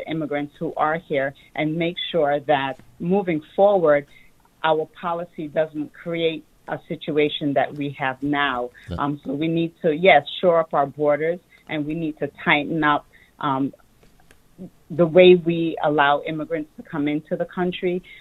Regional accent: Queens, New York, United States; So, well, our roots are the same. We are both from Queens

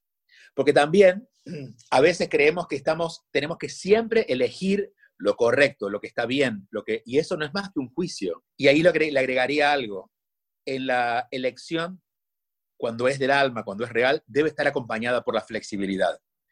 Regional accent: Argentina; Yo soy argentino y se come mucho dulce de leche

